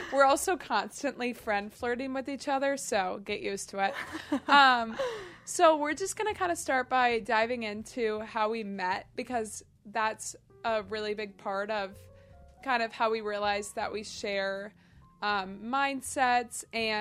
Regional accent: Minnesota, United States; So one thing about me is I grew up in Minnesota, and you might hear my accent. I don't think I have one

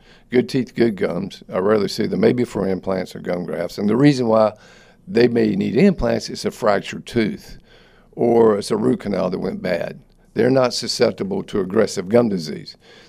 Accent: Durham, North Carolina, United States; now in Raleigh, United States; Now, I'm from Durham. We call it pyorrhea over there.

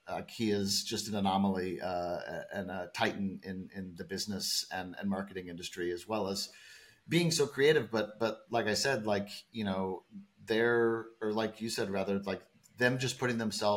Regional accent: Missouri, United States; Growing up in Missouri

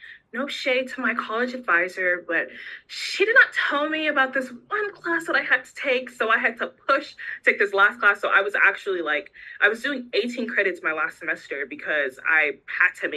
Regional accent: Jamaica; born there; because, you know, I'm immigrant family. I was born in Jamaica.

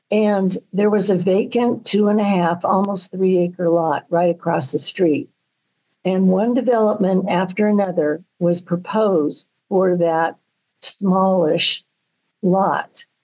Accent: New Zealand; born there; I was born in New Zealand. I was a World War II baby, born of a New Zealand woman and a child, my crazy Russian father, born of Russian immigrants.

